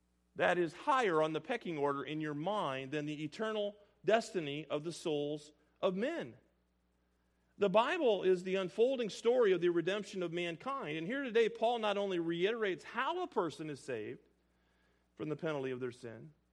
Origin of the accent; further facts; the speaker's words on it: Illinois, United States; But I'm from Illinois. He's a Chicago guy.